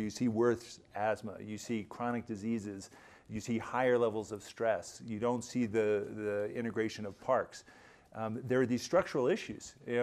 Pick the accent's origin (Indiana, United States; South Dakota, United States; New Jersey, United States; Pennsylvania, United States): New Jersey, United States; Princeton; I grew up in Princeton, New Jersey, and moved back 40 years later